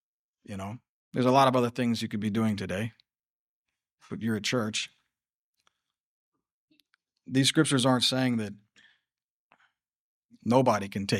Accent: Huntsville, Alabama, United States; moved away as an adult; now in Atlanta, United States; When I took the job in Atlanta, I embraced a new life here in Atlanta. I left behind my hometown of Huntsville, Alabama.

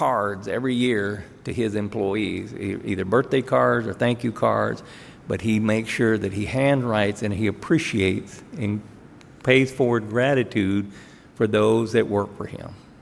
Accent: the South, United States; most of you know I grew up in the South, and you always went with Mr. or Mrs.

